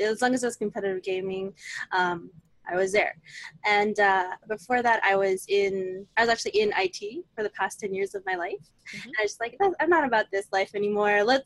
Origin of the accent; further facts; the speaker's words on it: Toronto, Ontario, Canada; Oh, born and raised in Toronto.